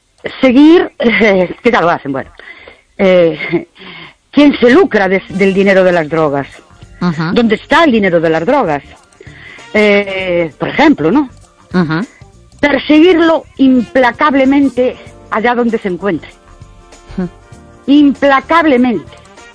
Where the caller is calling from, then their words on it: Ourense, Galicia, Spain; de Ourense.